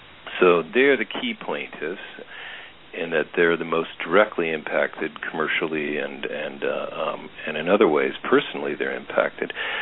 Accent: Seattle, Washington, United States; I'm originally from Seattle. Grew up loving the Northwest and the mountains and getting out hiking

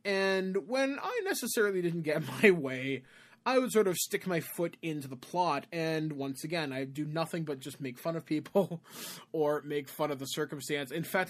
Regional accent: Cape Croker, Ontario, Canada; how the werewolves near Cape Croker, which is where I am from, I'm native Canadian

